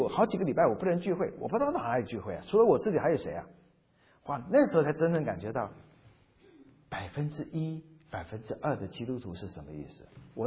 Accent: Xiamen, Fujian, China; 小金门，就在我家乡的厦门对面

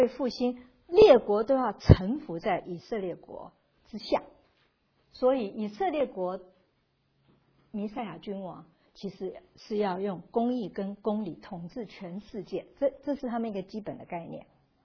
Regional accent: China; 当然我们中国人就说，现在是我们该这个最后一棒，是我们要把福音传回耶路撒冷。

